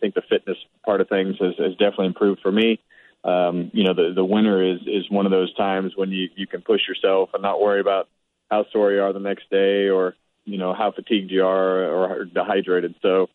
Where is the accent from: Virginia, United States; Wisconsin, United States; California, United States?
California, United States; Bakersfield; We built a brand new ballpark behind the Boys and Girls Club in my hometown in Bakersfield, California.